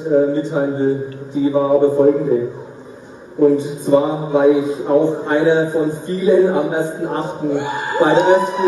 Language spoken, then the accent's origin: German; Bavaria, Germany; accent: Middle Franconian; Falls ab und zu mal meine mittelfränkische Mundart ein bisschen durchschlägt, ich bitte das zu verzeihen.